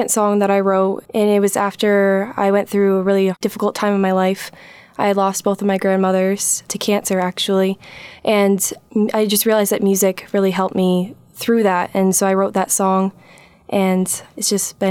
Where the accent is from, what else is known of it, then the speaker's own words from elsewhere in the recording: Albany, New York, United States; from Albany, New York.